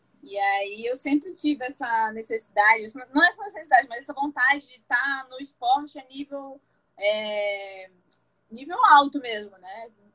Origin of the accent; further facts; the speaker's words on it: Natal, Rio Grande do Norte, Brazil; no Nordeste, que é de onde eu vim de Natal, do Rio Grande do Norte